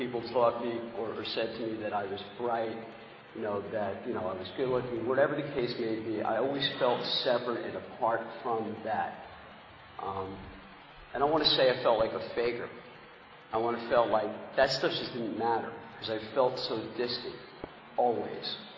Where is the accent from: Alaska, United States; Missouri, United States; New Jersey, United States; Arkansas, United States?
New Jersey, United States; Bayonne; I grew up in Bayonne, New Jersey.